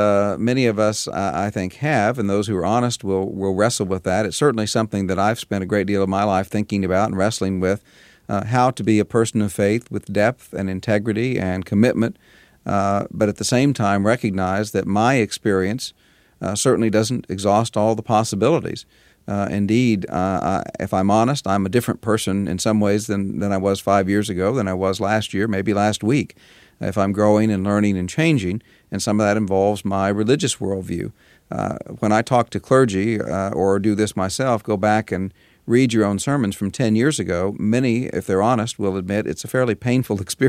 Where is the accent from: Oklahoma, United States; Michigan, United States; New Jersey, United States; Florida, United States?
Oklahoma, United States; Tulsa; born there; I was born in Tulsa, Oklahoma in 1950 in a Protestant family